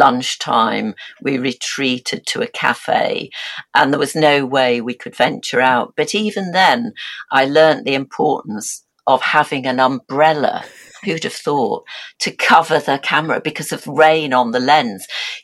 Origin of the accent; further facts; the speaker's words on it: Yorkshire and the Humber, United Kingdom; I was brought up in West Yorkshire and the Pennines, where the weather is very active.